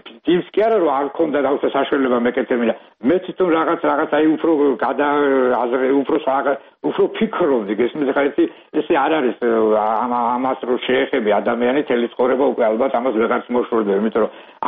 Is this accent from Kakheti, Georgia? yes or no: yes; Tsinandali, Kakheti, Georgia; born or raised there; now in Freiburg, Germany